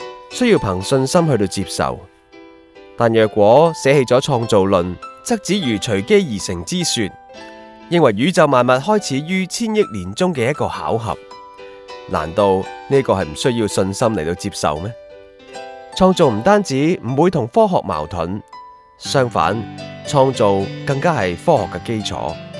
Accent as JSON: {"language": "Chinese", "country": "Hong Kong", "tie": "born or raised there", "said": "我生于香港，长于香港，这个世而奇妙的国际都会，"}